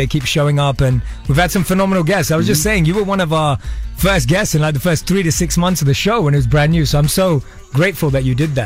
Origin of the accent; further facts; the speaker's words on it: London, United Kingdom; But I was born and raised in London